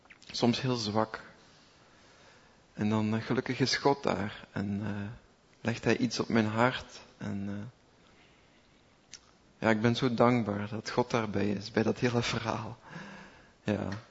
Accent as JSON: {"language": "Dutch", "region": "Flanders", "country": "Belgium", "said": "Zeker wij als Belgen, als Vlamingen, wij vinden dat wat griezelig."}